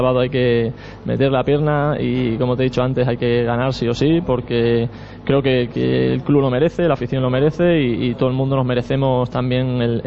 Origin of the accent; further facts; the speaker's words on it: Cáceres, Extremadura, Spain; Ojo, que somos extremeños, pero Cáceres y Badajoz.